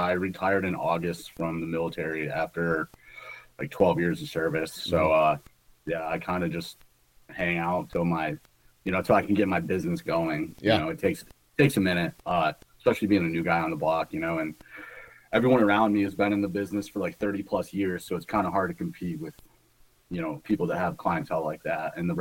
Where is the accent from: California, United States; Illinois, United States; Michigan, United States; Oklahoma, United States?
Michigan, United States; now in New York, United States; Originally, I grew up in Michigan, but I settled in upstate New York.